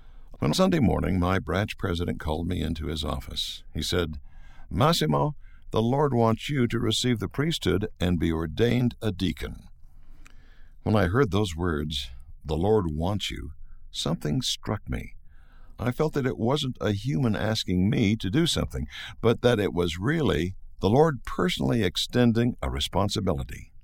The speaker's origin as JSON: {"language": "English", "town": "Taranto", "region": "Apulia", "country": "Italy", "tie": "born or raised there", "said": "I was living in my hometown of Taranto, Italy."}